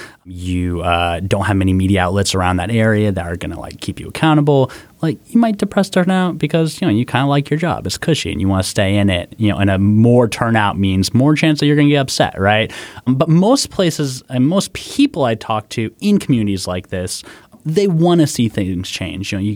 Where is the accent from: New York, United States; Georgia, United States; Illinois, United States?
Georgia, United States; hey, man, I'm from Georgia. I get it.